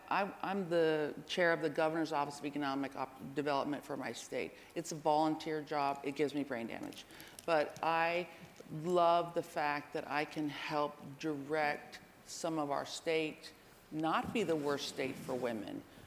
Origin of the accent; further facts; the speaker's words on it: Heidelberg, Baden-Württemberg, Germany; now in United States; I grew up in Heidelberg, by the way.